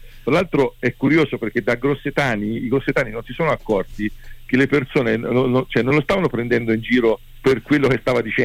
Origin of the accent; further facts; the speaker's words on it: Tuscany, Italy; accent: Tuscan; io sono toscano, parlo spagnolo con l'accento toscano